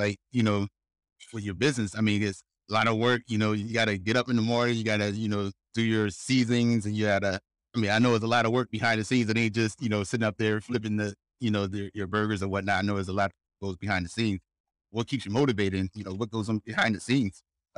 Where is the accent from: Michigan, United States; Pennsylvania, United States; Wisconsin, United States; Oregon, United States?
Pennsylvania, United States; Philadelphia; also born or lived in Chester; now in Singapore; because I'm in Singapore now, but when I was born in Chester, Pennsylvania, right out, and I stayed some time in South Philly, and I grew up there for, you know, what, 15 years, 20 years.